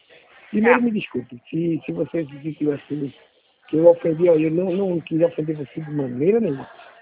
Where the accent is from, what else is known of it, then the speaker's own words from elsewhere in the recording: Recife, Pernambuco, Brazil; Nunca morei em Salvador, eu sou recifense. Eu moro em Recife, desde que nasci.